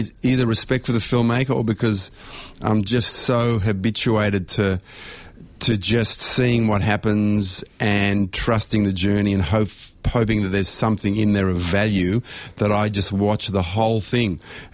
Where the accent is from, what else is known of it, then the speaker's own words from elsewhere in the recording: Australia; being, you know, of Israeli parentage and being brought up as an Australian Jew